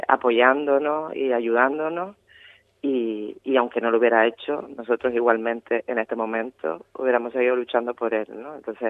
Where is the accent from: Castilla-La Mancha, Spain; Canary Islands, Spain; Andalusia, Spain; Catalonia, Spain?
Canary Islands, Spain; Ingenio; Es un niño de Ingenio, de mi pueblo también, sí.